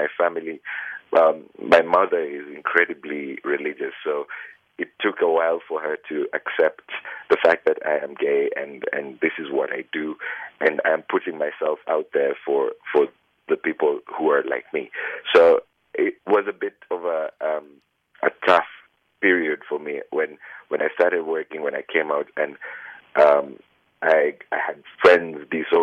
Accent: Kenya; Yes, I grew up in Kenya.

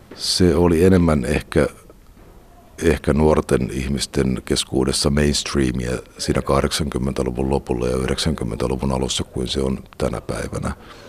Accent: Tampere, Pirkanmaa, Finland; Olen Tampereelta kotoisin

